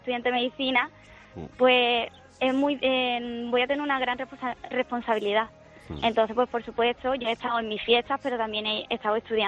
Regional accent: Cádiz, Andalusia, Spain; Ahora mismo estoy en los barrios, en mi pueblo.

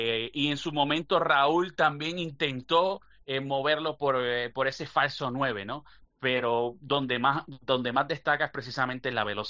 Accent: Puerto Rico; Obviamente nosotros como puertorriqueños, que el fútbol no es el deporte principal

